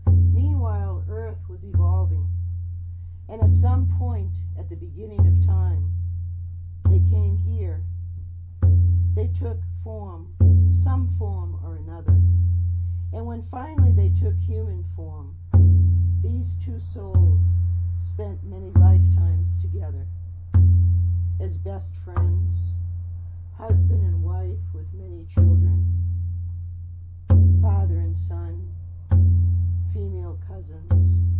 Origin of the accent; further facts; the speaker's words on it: Cambridge, Massachusetts, United States; born there; In this life, I was born on the East Coast in Cambridge, Massachusetts in 1942.